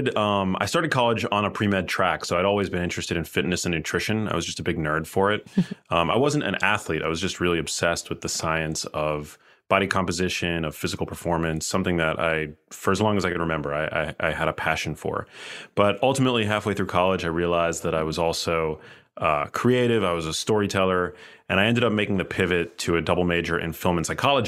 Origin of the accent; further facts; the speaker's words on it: New York City, New York, United States; now in Miami, United States; I'm from New York City, actually.